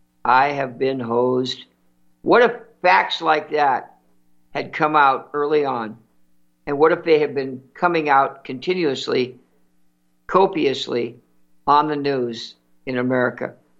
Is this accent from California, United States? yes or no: yes; Santa Monica, California, United States; 36 years in my hometown.